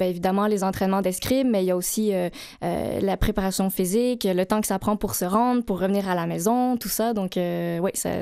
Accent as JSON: {"language": "French", "town": "Laval", "region": "Quebec", "country": "Canada", "tie": "born or raised there", "said": "Et moi, j'ai grandi à Laval."}